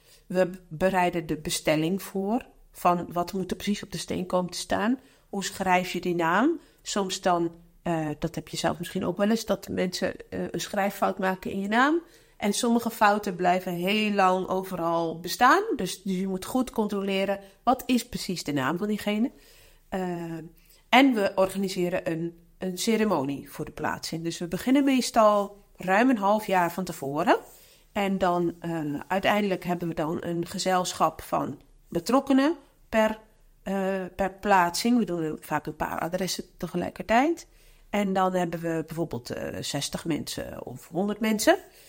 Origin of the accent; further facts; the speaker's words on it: Leiden, South Holland, Netherlands; Ik kom uit Leiden eigenlijk.